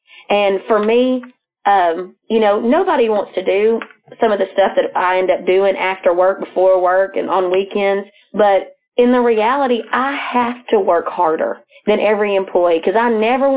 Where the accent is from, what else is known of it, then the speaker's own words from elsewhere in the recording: Texas, United States; I'm from Texas. I'm from East Texas. So in little redneck country, the aunt that works here, we call her Aunt Sissy. So all growing up, she was Aunt Sissy to me.